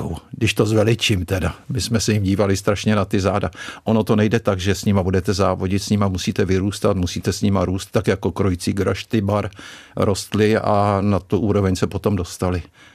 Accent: Karlovy Vary, Karlovy Vary Region, Czechia; Já jsem vyrůstal v Karlových Varech.

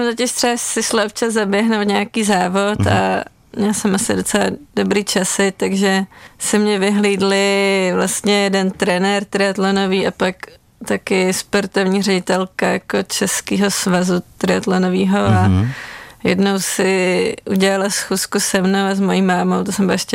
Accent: Prague, Czechia; tak já jsem z Prahy, takže nějaký prostě závody, co byly v Praze

